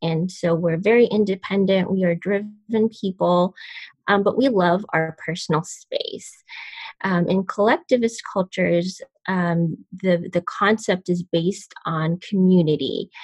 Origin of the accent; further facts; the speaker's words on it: Canada; I grew up in Canada, and I was raised in the Sikh religion. It is a North Indian religion.